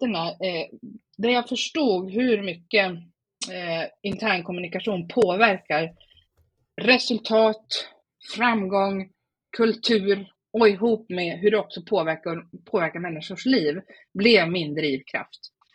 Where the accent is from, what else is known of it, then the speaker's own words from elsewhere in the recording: Umeå, Västerbotten County, Sweden; Jag är uppe från Umeå.